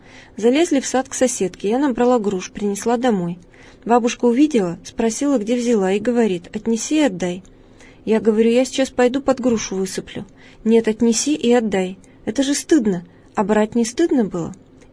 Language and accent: Russian; Ukraine; Я хохлушка